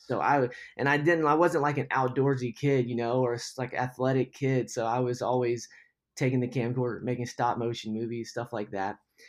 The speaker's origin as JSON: {"language": "English", "town": "Cleveland", "region": "Georgia", "country": "United States", "tie": "born or raised there", "said": "Yeah, I grew up in Cleveland, Georgia."}